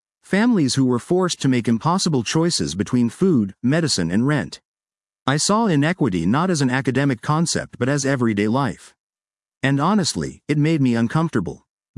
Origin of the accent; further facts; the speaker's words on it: Gary, Indiana, United States; from a stuttering child growing up in Gary, Indiana.